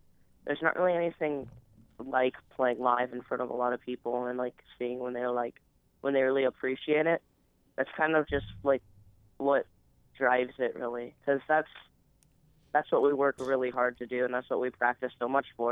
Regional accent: Camarillo, California, United States; I'm from Camarillo, so I go to Camarillo High School.

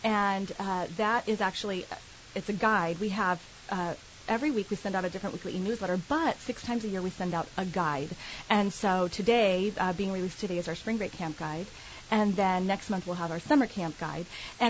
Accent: California, United States; I'm from Northern California.

